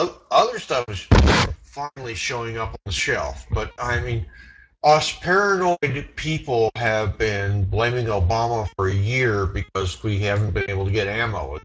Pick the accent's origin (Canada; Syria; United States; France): United States; Kansas; South Central Kansas.